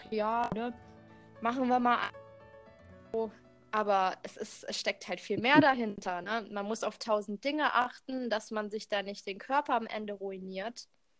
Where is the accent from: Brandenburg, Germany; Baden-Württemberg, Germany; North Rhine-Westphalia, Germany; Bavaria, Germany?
North Rhine-Westphalia, Germany; Ratingen; ich bin 23 Jahre alt und ich komme aus Ratingen, das ist in der Nähe von Düsseldorf.